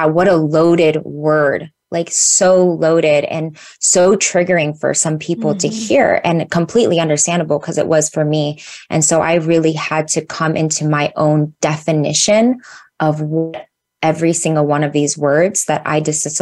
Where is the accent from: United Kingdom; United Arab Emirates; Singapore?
Singapore; born there; I was born in Singapore. My mother is Indonesian Malaysian, and my father is a mixed Caucasian. And I was actually raised Muslim.